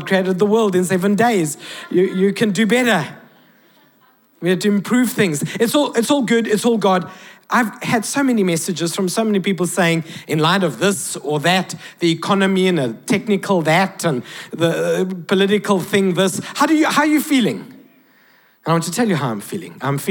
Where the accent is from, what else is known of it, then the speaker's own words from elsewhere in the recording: Cyprus; Hey, I'm from Cyprus. It's a place in the Bible.